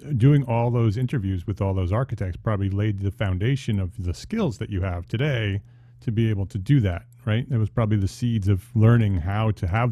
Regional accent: New Jersey, United States; born there; I was born in New Jersey, so I'm a Jersey guy. So I always looked at the city from the New Jersey side.

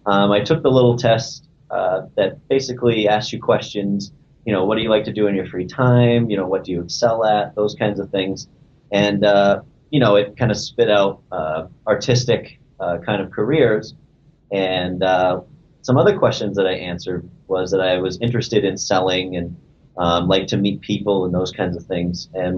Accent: New Hampshire, United States; the reason I chose there is because I'm from New Hampshire, so proximity was close

